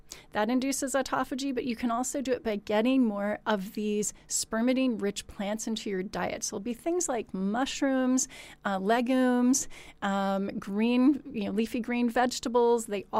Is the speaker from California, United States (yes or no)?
yes; California, United States; now in England; with the gray here in England, I'm from Southern California.